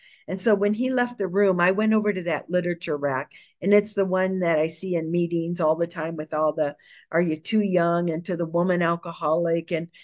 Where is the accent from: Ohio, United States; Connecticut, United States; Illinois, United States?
Ohio, United States; I grew up in Ohio, and I'm one of five kids